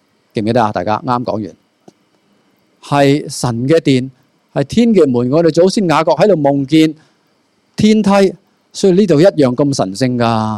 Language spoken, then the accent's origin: Cantonese; Hong Kong; 当然我哋香港人都实际嘅，金牛我哋都拜嘅